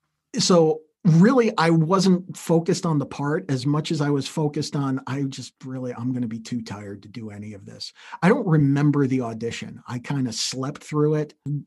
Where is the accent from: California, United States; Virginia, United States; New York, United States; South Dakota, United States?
New York, United States; and this is in my hometown. I'm still back in the Hudson Valley.